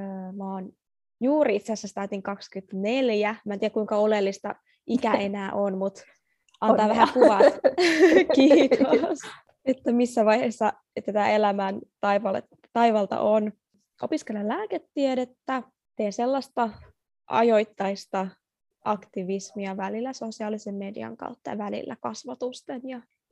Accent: Afghanistan; now in Finland; Mä oon siis tosiaan kotoisin Afganistanista ja mä sanoisin, että koska Afganistan on kuitenkin tämmöinen heimoyhteiskunta, niin vaikka mä kuulun tähän Suomen afganistanilaiseen yhteisöön

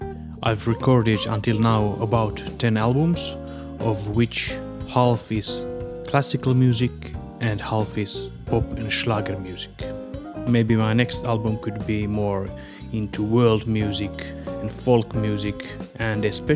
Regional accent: Finland; English is a second language; I come from Finland。 Actually my mother is Finnish and my father is Romanian。

